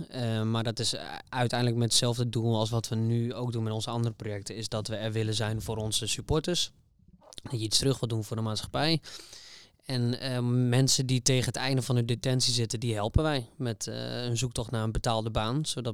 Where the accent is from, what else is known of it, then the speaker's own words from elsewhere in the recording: Groningen, Netherlands; born there; Ik ben geboren in Groningen.